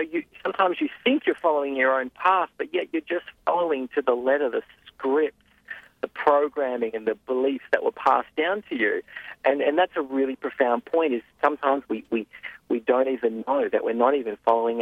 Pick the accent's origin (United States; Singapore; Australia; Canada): Australia; Yeah, I grew up in Australia, and I was brought up in a Jewish family, in a semi-religious family. Went to a Jewish school